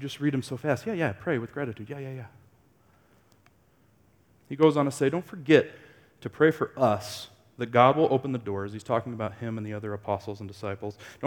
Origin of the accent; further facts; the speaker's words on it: Laramie, Wyoming, United States; They probably didn't suspect that I was from Laramie.